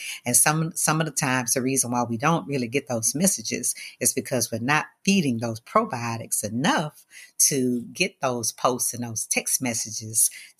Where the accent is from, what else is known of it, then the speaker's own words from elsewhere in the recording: the South, United States; growing up in the South, you know, we ate our gumbo and we loved it.